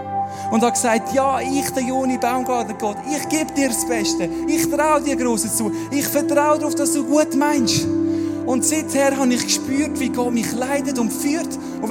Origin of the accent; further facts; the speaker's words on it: Würenlos, Aargau, Switzerland; Ich bin aufgewachsen in Würenlos.